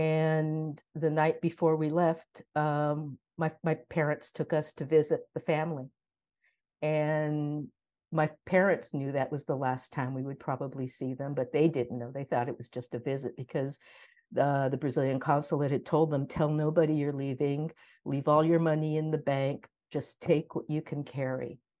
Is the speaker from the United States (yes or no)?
yes; Monterey, California, United States; also born or lived in Damascus, Syria; Okay. Well, I grew up in Monterey, California, but I am an immigrant. I was born in Damascus, Syria. And when I was a year and a half, I fled Syria with my family.